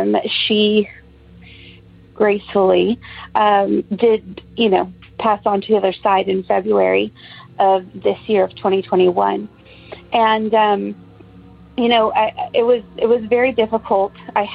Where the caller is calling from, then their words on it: Texas, United States; I'm calling from Texas.